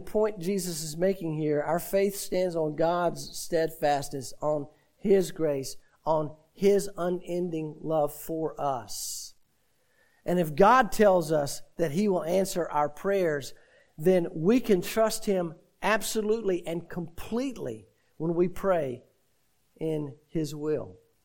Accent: Winston-Salem, North Carolina, United States; Growing up in Winston-Salem, I went to climb Pilot Mountain.

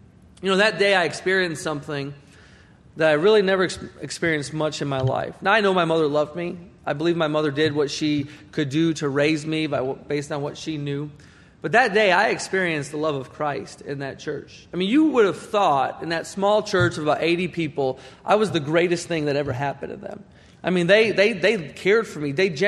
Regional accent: Chicago, Illinois, United States; I grew up in Chicago, Illinois, In the city. Most people, when they tell me they're from Chicago, I ask them what suburb they're from, because most people are not from Chicago. They're from a suburb around there. But I actually grew up in the city.

